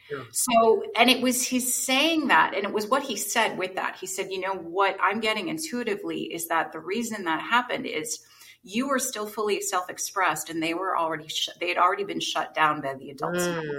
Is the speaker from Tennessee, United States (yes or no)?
no; New Jersey, United States; born or raised there